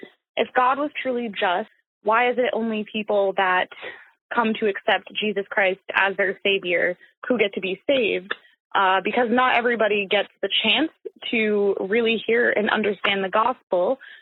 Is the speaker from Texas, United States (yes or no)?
no; Maine, United States; I'm from Maine.